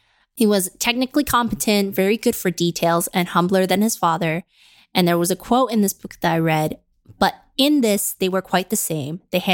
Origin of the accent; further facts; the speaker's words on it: Canada; this might be obvious to all the Americans, but like certainly wasn't obvious to me as a Canadian